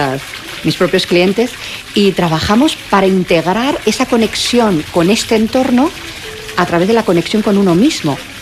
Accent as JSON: {"language": "Spanish", "town": "Inca", "region": "Balearic Islands", "country": "Spain", "said": "Yo soy de Inca, sí, yo soy de pueblo, pero mi pueblo es muy grande."}